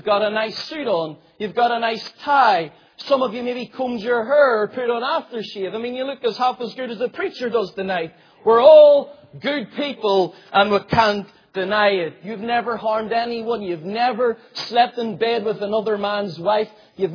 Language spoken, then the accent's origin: English; Northern Ireland, United Kingdom; I'm sure most of us are from Northern Ireland, born and bred in Ulster.